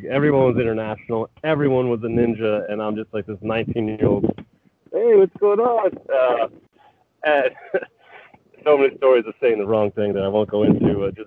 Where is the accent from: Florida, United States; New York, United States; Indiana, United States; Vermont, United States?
Vermont, United States; also born or lived in New Jersey; Born and raised in Vermont with a brief stint in New Jersey, and then back to Vermont.